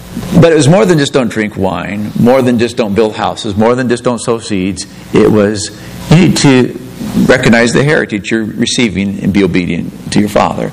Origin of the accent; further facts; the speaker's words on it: United States; We're Americans. And there was a great price paid for being an American.